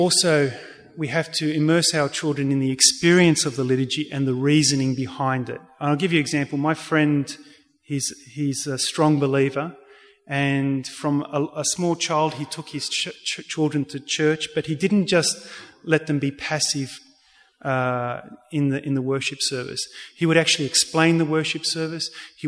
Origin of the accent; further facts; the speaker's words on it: Canberra, Australian Capital Territory, Australia; Look, I come from Canberra, so I understand there's a different problem here in regards to the language.